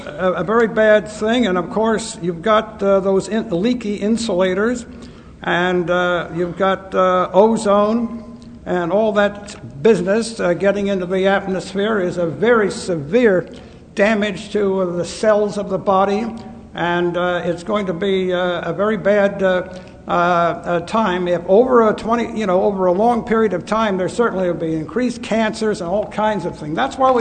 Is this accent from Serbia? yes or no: no; Clarksville, United States; from Clarksville